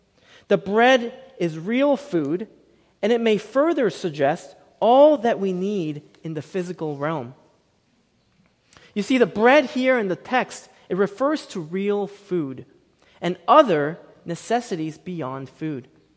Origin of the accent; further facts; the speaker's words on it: South Korea; When I was growing up in South Korea, our main staple was rice.